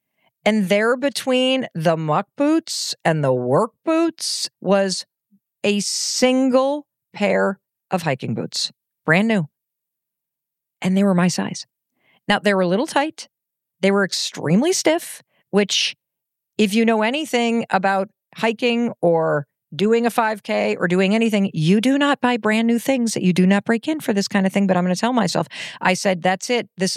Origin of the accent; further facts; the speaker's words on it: Michigan, United States; I grew up in Western Michigan and was always outside.